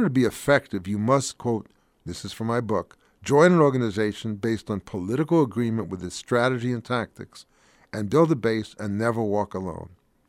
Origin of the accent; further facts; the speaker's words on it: Brooklyn, New York, United States; born there; I was born in Brooklyn, New York, in 1942.